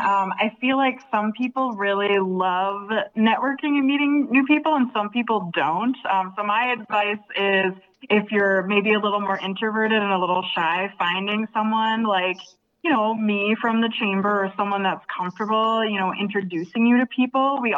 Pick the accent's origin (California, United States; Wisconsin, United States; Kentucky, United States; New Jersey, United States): Wisconsin, United States; Superior; now in Duluth, United States; I bought my house in Duluth, I'm from Superior, so I kind of have best of both worlds, where I love Superior because I grew up there, and then I live in Duluth